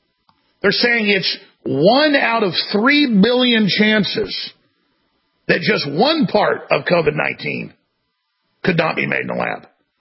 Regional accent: Dallas, Texas, United States; bigger than my hometown, Dallas.

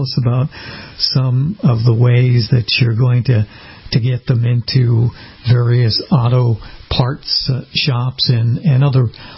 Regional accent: Boston, Massachusetts, United States; moved away as an adult; now in Florida, United States; And I know I'm presently living in Florida, but I'm from Boston. I've only been down here for a few years and don't know how much longer I'll be down here.

